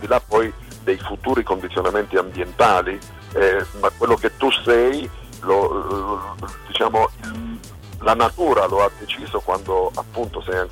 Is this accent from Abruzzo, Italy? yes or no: yes; Penne, Abruzzo, Italy; now in Rome, Italy; io sono abruzzese, no? Sono abruzzese, sono pennese, anche se vivo e risiedo a Roma oramai dal 71, quindi da tantissimi anni, ma è chiaro che formazione, cuore e sentimento sono lì